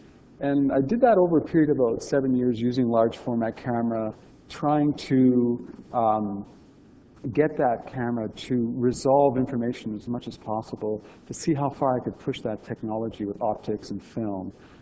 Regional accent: St. Catharines, Ontario, Canada; I was born in St. Catharines and was raised, my father worked at GM.

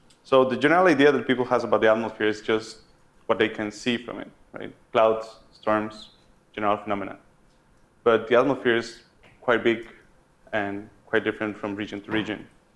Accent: Costa Rica; And I am from Costa Rica.

